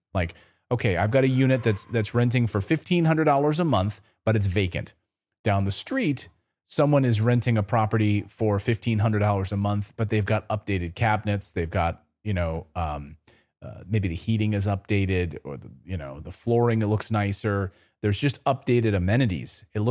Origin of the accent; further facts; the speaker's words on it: New Jersey, United States; born there; I lived in New Jersey. I was born in New Jersey.